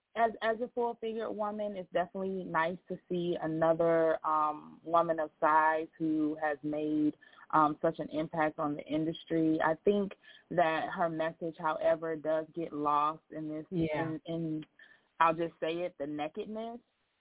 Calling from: Chicago, Illinois, United States; I am in Chicago.

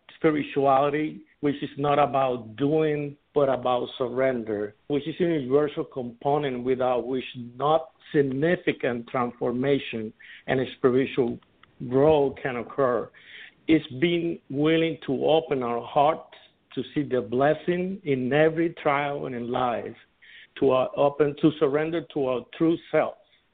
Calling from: Tampa, Florida, United States; Tampa, Florida.

